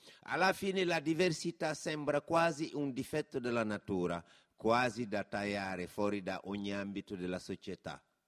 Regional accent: Senegal; Italian is a second language; now in Italy; Sono originario del Senegal e vivo e lavoro in Italia ormai da 16 anni, quindi posso affermare di essermi gradevolmente italianizzato.

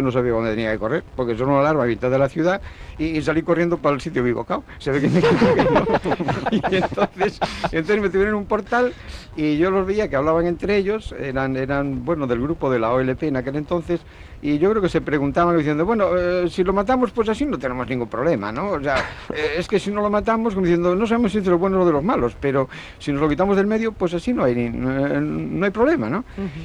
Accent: Asturias, Spain; yo soy asturiano 100%, eso ya se nota, ¿eh?

